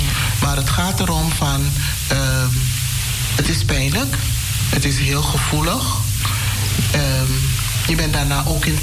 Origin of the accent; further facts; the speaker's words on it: Suriname; want ik ben Surinamer, ik ben geen Antilliaan.